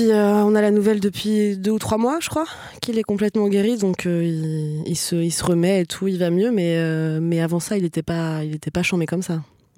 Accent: Quebec, Canada; accent: Quebec French; C'était mon accent québécois.

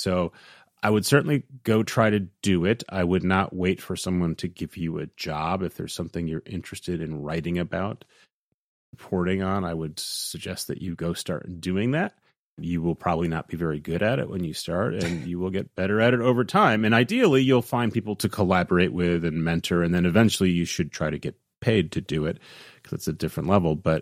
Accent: Midwest, United States; I think of growing up in the Midwest, in the U.S.

